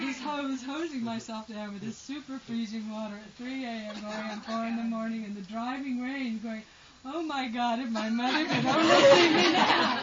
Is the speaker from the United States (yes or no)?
yes; the South, United States; I mean, I'm from the South, and I've done it in Africa and South America and Middle America